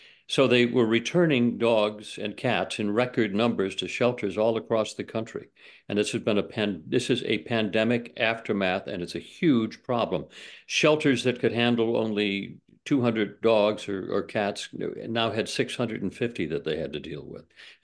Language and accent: English; New England, United States; also born or lived in Maine; I was born in Maine and grew up my whole life in and around New England.